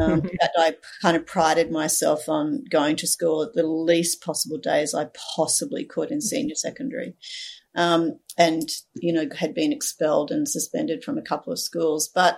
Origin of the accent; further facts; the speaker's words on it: Melbourne, Victoria, Australia; born there; I was actually born in Melbourne. So I was born in Melbourne. My parents were living in Melbourne at the time that I was adopted.